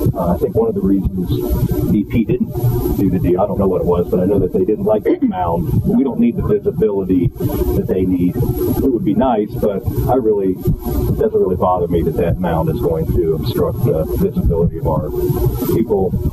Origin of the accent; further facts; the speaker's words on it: Westerville, Ohio, United States; And, I grew up in Westerville, so it's a home for us.